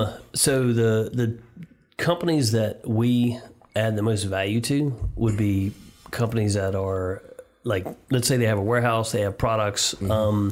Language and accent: English; North Carolina, United States; I grew up in North Carolina. My dad went there, and I have been a Tar Heel fan since I was born, basically.